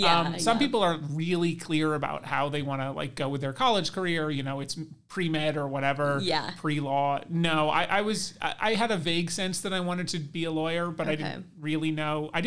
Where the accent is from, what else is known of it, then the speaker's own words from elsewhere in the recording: Nyack, New York, United States; Yeah, so I grew up in Nyack, New York, which is a small suburb about 35 minutes outside of Manhattan. So the New York suburbs, basically.